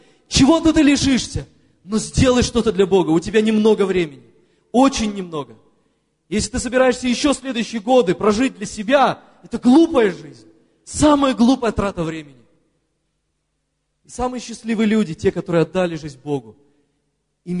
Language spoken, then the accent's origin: Russian; Perm, Perm Krai, Russia; also born or lived in Saint Petersburg; а родом я из Перми